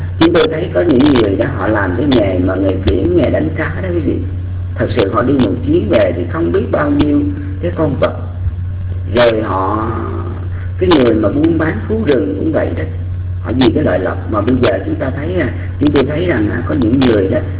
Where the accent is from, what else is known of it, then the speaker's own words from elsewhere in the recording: Mekong Delta, Vietnam; quê của chúng tôi ở miền Tây, thì quý vị biết rằng là lúc còn bé thì mình hay đi bắt cá